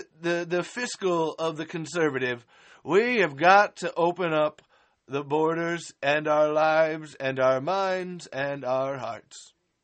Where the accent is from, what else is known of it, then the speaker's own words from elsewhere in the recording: Maquoketa, Iowa, United States; I am from America. I live in Maquoketa, Iowa, USA.